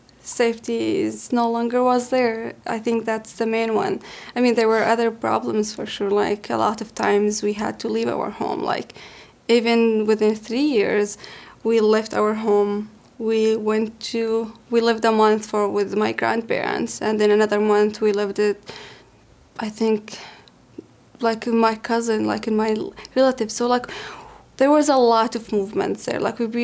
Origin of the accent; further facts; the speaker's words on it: Daraa, Daraa Governorate, Syria; So Daraa is next to the border with Jordan.